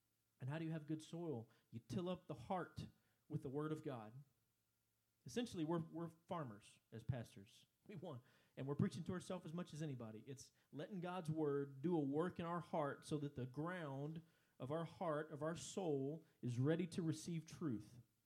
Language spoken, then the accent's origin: English; Texas, United States; When I grew up in East Texas, we were blessed to have both grandparents living in the same town.